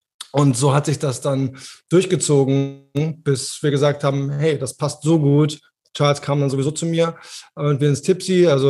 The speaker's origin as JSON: {"language": "German", "region": "Berlin", "country": "Germany", "tie": "born or raised there", "lives_now": "Hamburg, Germany", "said": "Klar, ich bin in Berlin geboren, tatsächlich gebürtiger Hauptstädter und bin dann nach Hamburg gegangen zum Studio, also fürs Studium"}